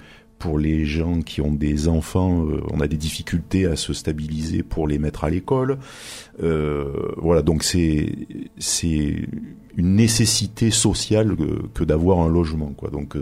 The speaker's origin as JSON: {"language": "French", "town": "Romans-sur-Isère", "region": "Auvergne-Rhône-Alpes", "country": "France", "said": "je suis également originaire de Romans. Donc, le Vercors, c'est un peu ma campagne. Et j'y ai une maison secondaire sur la commune de La Chapelle en Vercors."}